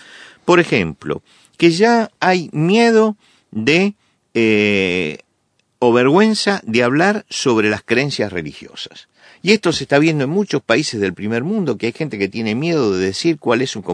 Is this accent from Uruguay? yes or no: no; Argentina; Y yo tengo en mi país un caso muy, pero muy característico de esto. Le cedió el gobierno argentino